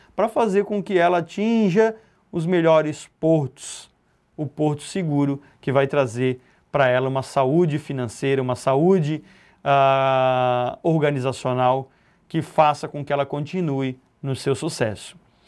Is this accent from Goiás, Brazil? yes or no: no; Florianópolis, Santa Catarina, Brazil; eu sou manezinho, sou de Floripa